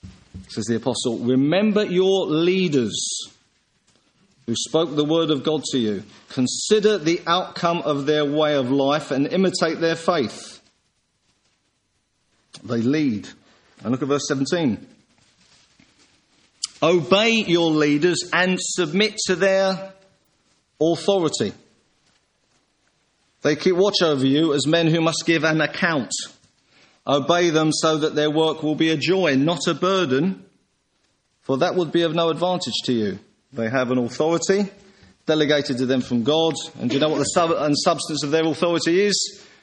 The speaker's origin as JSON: {"language": "English", "region": "England", "country": "United Kingdom", "said": "I'm not Welsh or anything else, I'm English."}